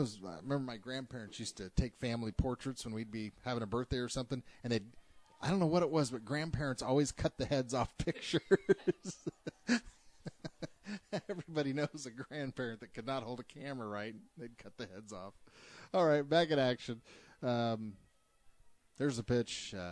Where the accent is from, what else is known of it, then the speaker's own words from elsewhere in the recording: Iowa, United States; You can tell I'm from Iowa. I say photographer.